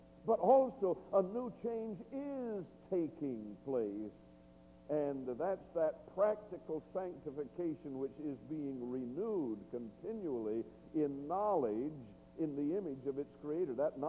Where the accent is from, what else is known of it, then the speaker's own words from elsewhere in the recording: United States; I come from the States, where often the congregations that I had connection with were all the same color and just a cookie cutter sort of thing, you know.